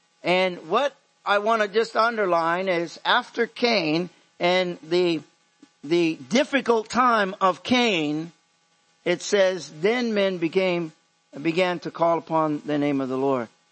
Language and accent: English; United States; I'm from America. I don't know how to talk.